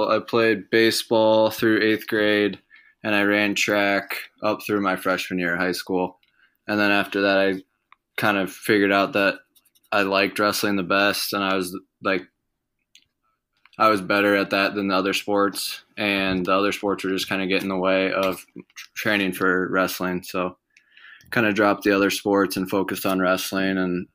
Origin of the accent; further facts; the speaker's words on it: Pleasant Hill, Iowa, United States; well, I grew up in Pleasant Hill, Southeast Polk High School, just east of Des Moines. I actually went to elementary school right next to Prairie Meadows.